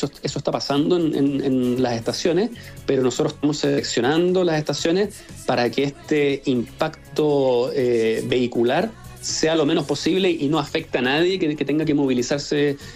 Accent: Chile; debiese ser como algo de orgullo para todos los que somos chilenos.

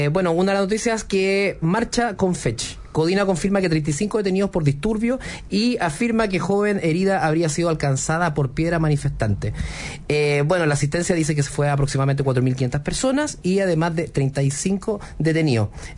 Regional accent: Chile; qué escuchan en otros países de nuestro país, de Chile y todo.

